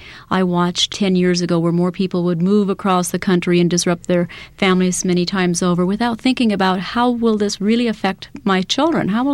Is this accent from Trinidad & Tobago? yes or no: no; Iowa, United States; And my father was a farmer. In Iowa, and I grew up in Iowa